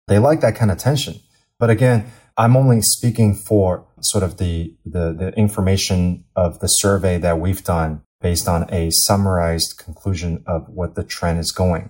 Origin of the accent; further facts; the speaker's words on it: United States; moved away as an adult; now in China; I've been living in China now for almost 4 years. This is my fourth year. But, you know, I grew up in the States my entire life.